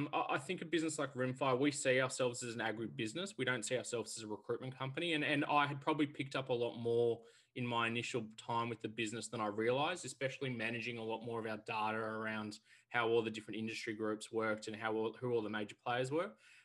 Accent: Melbourne, Victoria, Australia; I'm originally from Melbourne, grown up and born here, but family's all from southern Queensland, so out of Warwick, all off cattle backgrounds from both sides.

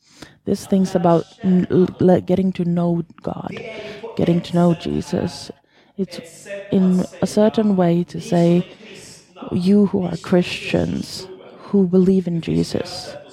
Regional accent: Sweden; moved away as an adult; now in Finland; I'm from Sweden. I moved to Finland for about 2 years, actually 2 years ago, close on the day. Two years and 10 days ago.

